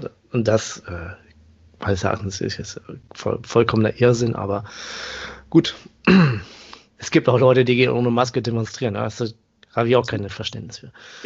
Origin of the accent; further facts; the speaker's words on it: Paderborn, North Rhine-Westphalia, Germany; born there; ich komme ja gebürtig aus Paderborn